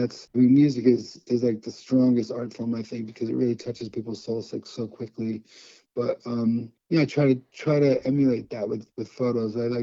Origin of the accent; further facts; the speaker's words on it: Connecticut, United States; as I grew up in Connecticut. So I'm looking forward to coming back.